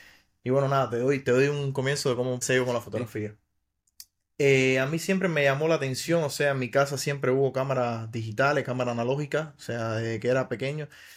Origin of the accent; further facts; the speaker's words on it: Cuba; moved away; He tenido el placer de fotografiar en mi país, en Cuba, y de fotografiar acá.